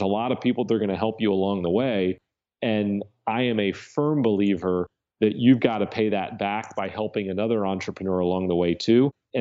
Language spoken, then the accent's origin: English; Florida, United States; I grew up in Central Florida.